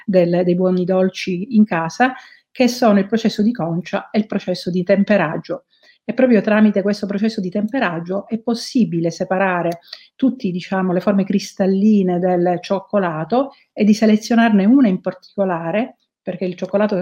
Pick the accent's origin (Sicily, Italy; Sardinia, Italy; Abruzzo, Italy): Sicily, Italy; io la conosco bene perché sono siciliana